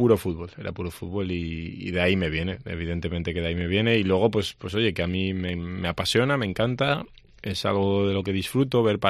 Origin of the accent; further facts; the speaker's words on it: Burgos, Castile and León, Spain; born there; yo soy nacido en Burgos. Lo que pasa que ya pues desde que era bien pequeño se puso mal